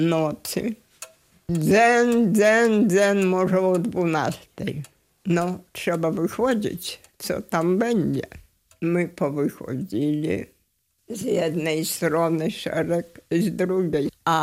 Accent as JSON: {"language": "Polish", "town": "Białystok", "region": "Podlaskie Voivodeship", "country": "Poland", "said": "Nie tylko ja z Białegostoku, nas było 4."}